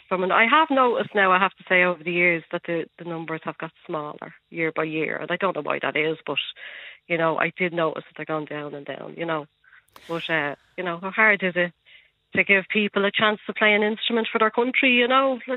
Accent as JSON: {"language": "English", "country": "Ireland", "said": "I'm Irish"}